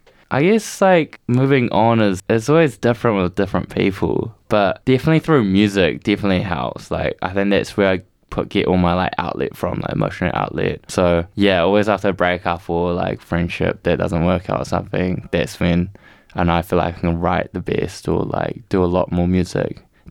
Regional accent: New Zealand; growing up in New Zealand, they like immigrated here

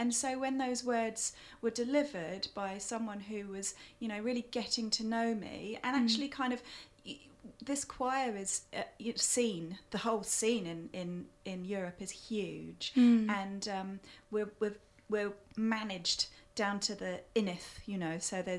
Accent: England, United Kingdom; also born or lived in New Zealand; experiencing the pandemic in the UK as an English person, you know, at heart. Yes, I'm Kiwi as well

